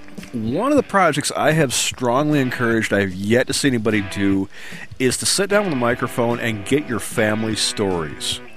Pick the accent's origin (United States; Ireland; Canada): Ireland; you know, I'm Irish and we do that.